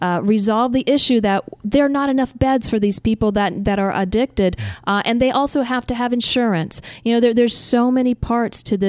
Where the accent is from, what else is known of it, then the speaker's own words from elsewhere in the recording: Florida, United States; Now, listen, Long Islanders, I'm from Florida, Central Florida. I went to University of Florida.